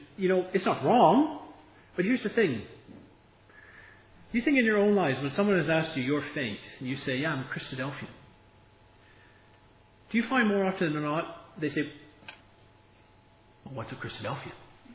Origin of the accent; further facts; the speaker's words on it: Canada; many of us here are American. I'm Canadian.